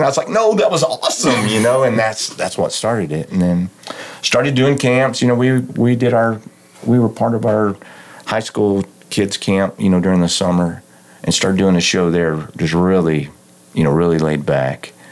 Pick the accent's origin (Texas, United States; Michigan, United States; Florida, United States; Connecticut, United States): Texas, United States; Seminole; I grew up in Seminole, just down the road, and I moved to Seminole in the second grade. Went to Westside Church of Christ down there in Seminole